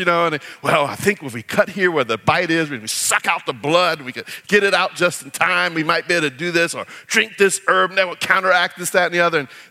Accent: the South, United States; where I grew up in the South, Southern folks had some little things that they said.

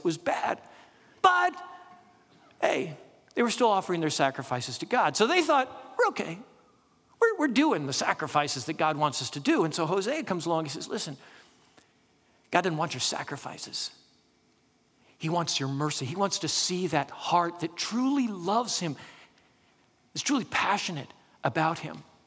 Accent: Florida, United States; I remember long time ago, Shannon and I moved back to the area, I grew up in South Florida, but we moved back.

